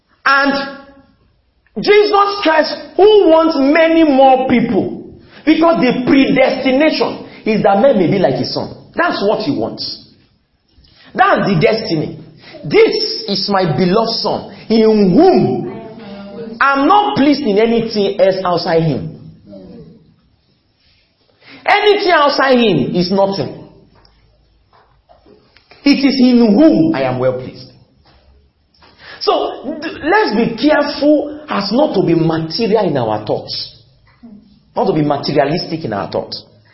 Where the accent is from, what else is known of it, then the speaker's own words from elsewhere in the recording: Ife, Osun, Nigeria; I was born in Ife, I grew in Ife, I schooled in Ife. Oh God, when will I go out of Ife?